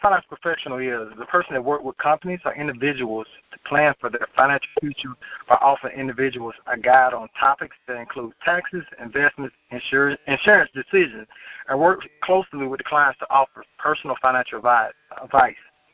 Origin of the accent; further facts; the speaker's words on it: Madison, Georgia, United States; also born or lived in Miami, United States; Well, I was born in Miami, Florida. I'm raised in a small town called Madison, Georgia. I finished school at North Georgia College